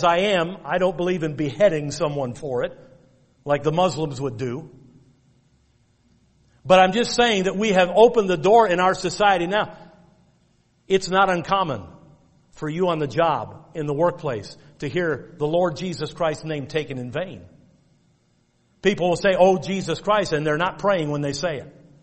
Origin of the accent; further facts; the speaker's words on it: United States; I'm as American as they come, folks.